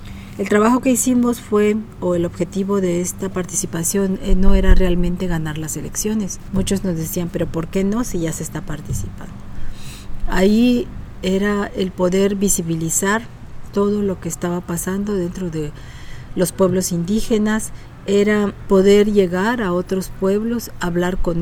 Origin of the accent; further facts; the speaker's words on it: Juchitán, Oaxaca, Mexico; soy originaria de Juchitán, Oaxaca. Soy vinisá y vengo de Juchitán, donde está enterrado mi ombligo.